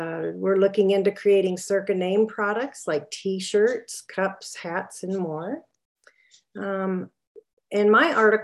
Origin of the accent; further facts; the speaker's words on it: Albuquerque, New Mexico, United States; also born or lived in Clovis, United States; Well, I was born in Clovis Air Force Base, New Mexico. We moved every 3 years until finally we landed at Kirtland Air Force Base in Albuquerque when my dad retired.